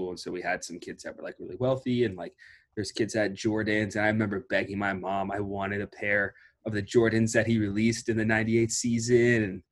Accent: Illinois, United States; I mean, I grew up in Illinois, like 2.5 hours south of Chicago.

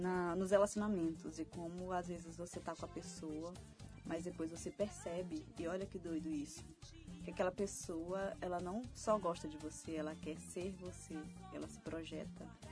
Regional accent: São Luís, Maranhão, Brazil; now in São Paulo, Brazil; Eu não sou daqui de São Paulo, eu e Luiz, nós não somos de São Paulo, ele é de Brasília e eu sou de São Luís, Maranhão.

